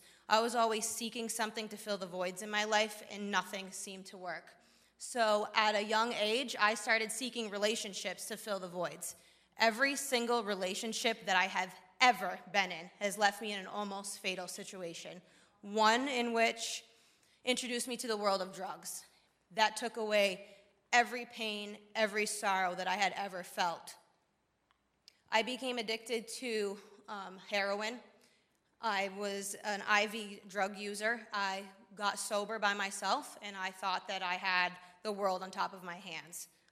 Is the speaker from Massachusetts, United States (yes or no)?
yes; Greenfield, Massachusetts, United States; I'm from Greenfield, Massachusetts, and wow, I was crying the whole entire time during worship